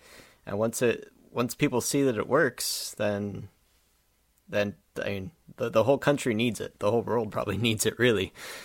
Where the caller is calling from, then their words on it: Miami, Florida, United States; I'm down in Miami, Florida.